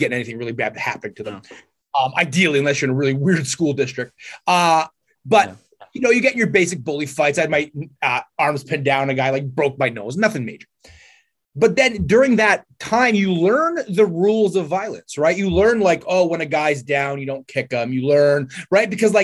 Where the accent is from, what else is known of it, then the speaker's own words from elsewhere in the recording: Canada; because I'm a Canadian, I need to really point that out because everybody thinks I'm from the U.S. I'm not.